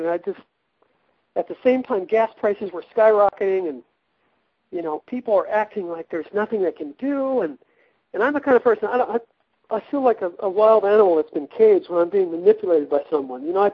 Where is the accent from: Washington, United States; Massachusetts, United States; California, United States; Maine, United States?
California, United States; I'm from Southern California, and so I had heard a lot of conversations about alternative energy